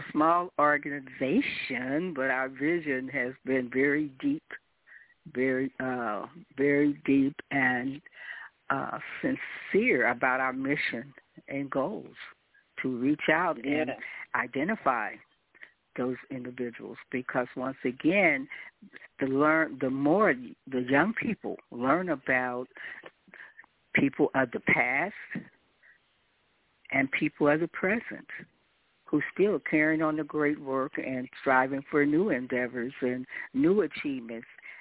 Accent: Alton, Illinois, United States; I'm originally from Alton, outside of St. Louis, Missouri.

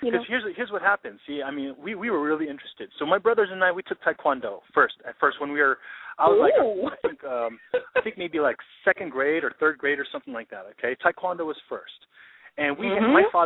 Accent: Philippines; okay, so obviously growing up in the Philippines, we watch kung fu movies all the time.

